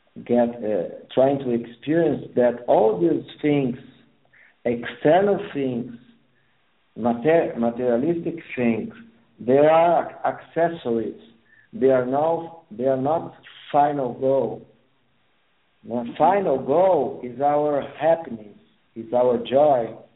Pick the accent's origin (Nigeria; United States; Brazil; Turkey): Brazil; first language Portuguese; English is a second language; I am a Brazilian, an Italian Brazilian. I speak Portuguese. My native language is Portuguese, and I don't have the pretension to be a native English speaker.